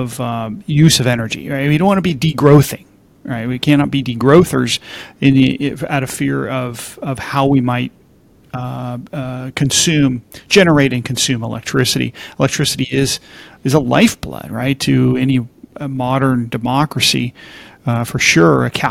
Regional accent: Hawaii, United States; I grew up in Hawaii as a kid.

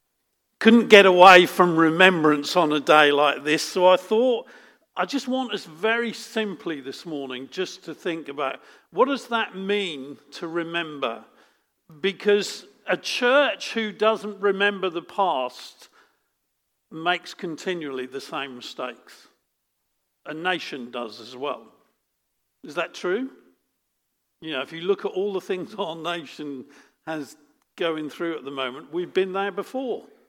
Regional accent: Suffolk, East of England, United Kingdom; Well, I'm from Suffolk

